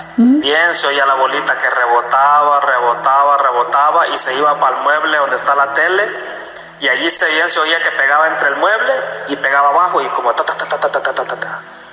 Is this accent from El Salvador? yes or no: yes; El Salvador; now in United States; me comunico de aquí, pues yo soy salvadoreño.